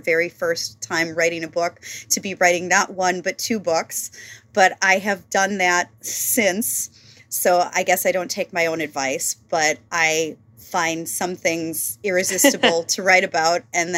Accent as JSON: {"language": "English", "region": "Wisconsin", "country": "United States", "said": "she's from Wisconsin, and I'm like, well, I'm from Wisconsin."}